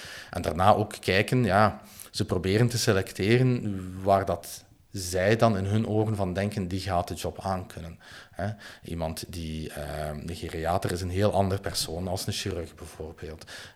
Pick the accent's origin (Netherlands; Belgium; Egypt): Belgium; Lommel, Limburg; ik ben oorspronkelijk afkomstig van Lommel, noorden van Limburg, dus helemaal niet van in de buurt.